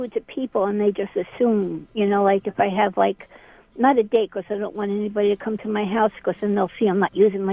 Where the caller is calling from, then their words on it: Fairfield, New Jersey, United States; Fairfield, New Jersey, West Exit, Chelsea.